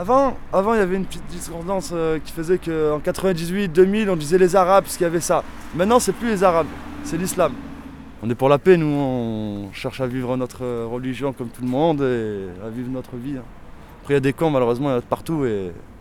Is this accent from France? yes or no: yes; France; on est nés en France, on est français. On connaît les lois, on a grandi avec ça